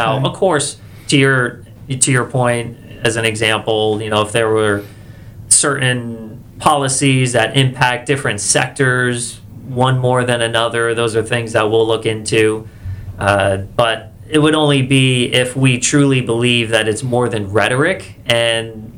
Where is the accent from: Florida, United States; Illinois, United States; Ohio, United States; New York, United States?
Florida, United States; Largo; So I am a local guy. I was born and raised in Largo, Florida.